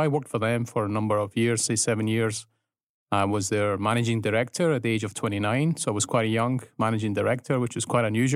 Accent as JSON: {"language": "English", "region": "Scotland", "country": "United Kingdom", "moved": "as an adult", "lives_now": "Czech Republic", "said": "I come from Scotland, a very exotic country, and I've been in Czech Republic since 1997."}